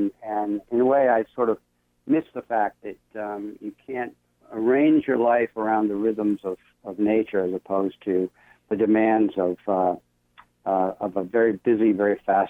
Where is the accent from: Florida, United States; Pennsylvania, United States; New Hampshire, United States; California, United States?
New Hampshire, United States; Middleton; I'm the school district moderator in my hometown of Middleton